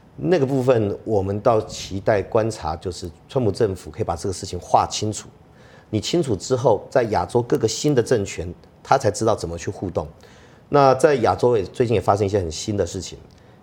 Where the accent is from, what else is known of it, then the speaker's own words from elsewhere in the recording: Taiwan; 我们台湾人